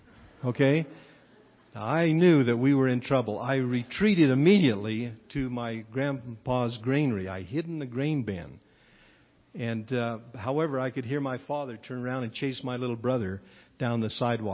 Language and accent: English; Delta, Utah, United States; born there; I was born on Halloween, and I was born in Delta, Utah, in the year 1934.